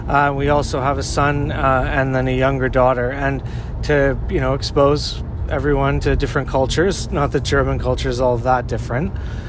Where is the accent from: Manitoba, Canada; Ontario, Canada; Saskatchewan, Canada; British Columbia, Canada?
British Columbia, Canada; Victoria; now in Nanaimo, Canada; Well, I'm from Victoria, which is a town close to Nanaimo.